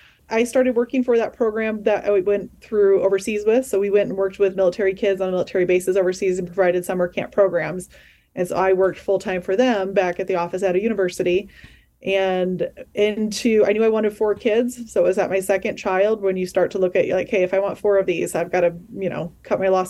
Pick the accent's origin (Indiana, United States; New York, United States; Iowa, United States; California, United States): Iowa, United States; I'm from Iowa, born and raised, one of 12 kids.